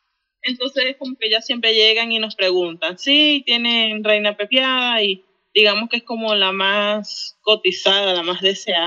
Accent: Llanos, Venezuela; yo soy del llano de Venezuela

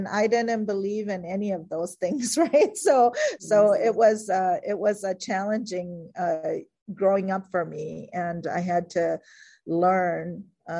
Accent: United States; growing up in America with parents who were refugees, it was a very difficult time because I saw how hard my parents were working and how much they struggled to provide for us.

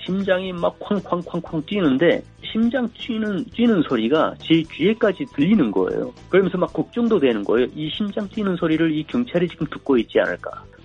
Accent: North Korea; moved away as an adult; now in South Korea; 제가 대한민국을 선택을 했었던 거는 제가 제 아내에게 2주 동안 비즈니스 출장을 갔다 오겠다라고 거짓말을 하고 탈북을 했잖아요.

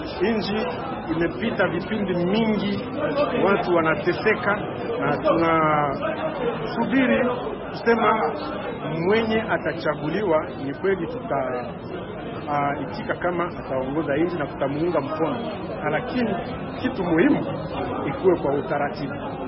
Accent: DR Congo; hii ni onyo kwetu sisi kama wakongomani

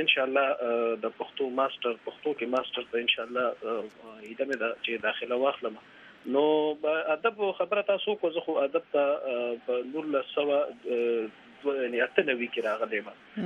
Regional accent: Kharki, Khyber Pakhtunkhwa, Pakistan; also born or lived in Peshawar; نو زه د خیبر پښتونخوا تحصیل شبقدر سره تعلق ساتم، ډېره ادبي زرخیزه علاقه ده. زه په دغه کلی کې پیدا شوی یم، خرکی کلی کې.

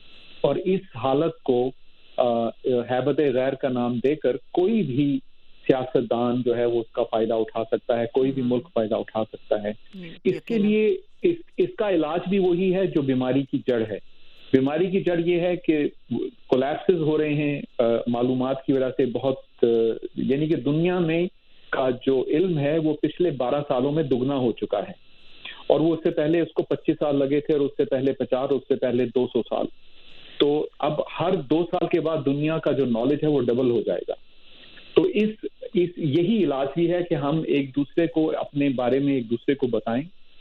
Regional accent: Pakistan; now in Buffalo, United States; میں پاکستان سے آئے ہوئے مجھے سال ڈیڑھ سال ہوا تھا, لیکن امریکہ میں مجھے بہت زیادہ آپ سمجھیں کہ محبت یا پیار ملا لوگوں سے.

